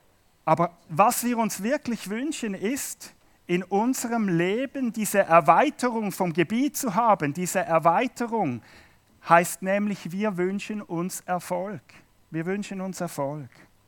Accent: Switzerland; wir sind in einem Land als Schweizer, wir haben genug.

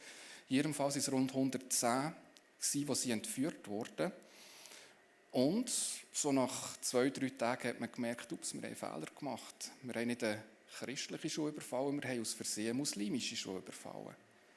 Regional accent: Switzerland; So würden wir bei uns in der Schweiz denken.

